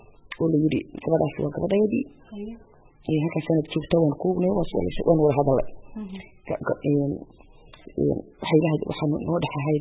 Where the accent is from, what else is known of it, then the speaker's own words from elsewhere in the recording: Djibouti; jabuuti kaasi siis baan ku koray